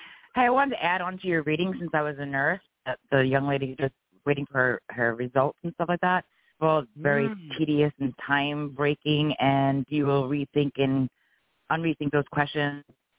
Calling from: Florida, United States

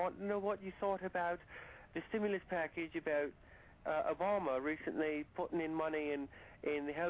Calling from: London, United Kingdom; Well, actually, yes, I'm calling from London

